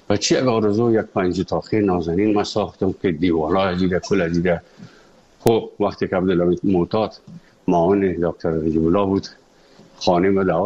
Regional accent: Afghanistan; also born or lived in Moscow; از افغانستان برآمدیم آمدیم سه مسکو

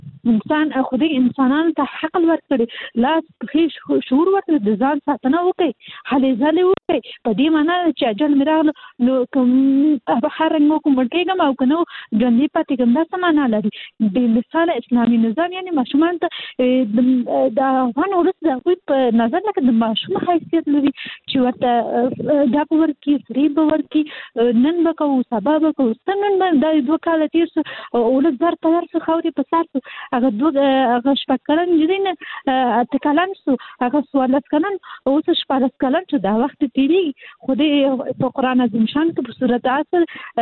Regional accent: Kabul, Afghanistan; تر دې حده پورې هغه مېرمنې چې زه خاصلي د کابل یم

